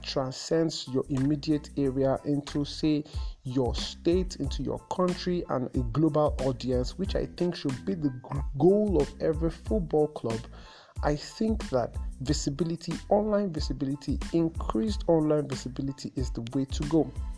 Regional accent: Nigeria; If you're an African and you're listening to this, I'm a Nigerian.

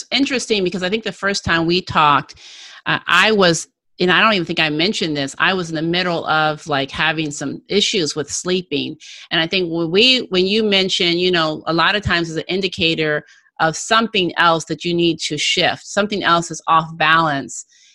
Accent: Cincinnati, Ohio, United States; You know, I'm from the East Coast as well, or I should say Midwest more. Cincinnati, went to college in Chicago

